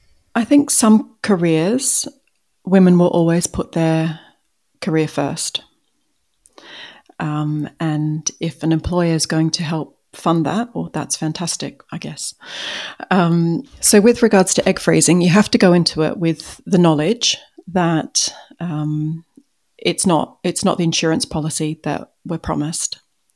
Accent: Australia; I'm Australian, and the supermarkets are set up a little differently here

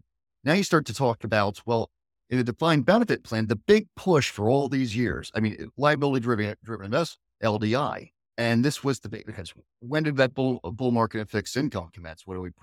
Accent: United States; because I'm an American

